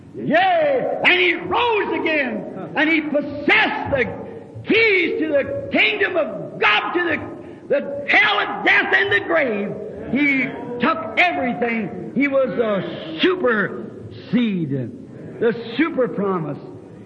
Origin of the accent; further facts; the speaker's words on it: Ireland; I said, my background, I'm an Irishman. My background was Catholic.